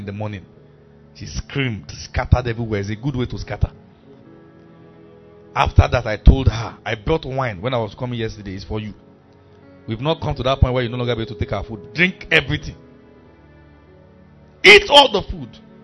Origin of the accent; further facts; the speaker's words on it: Kano, Nigeria; I grew up in Kano.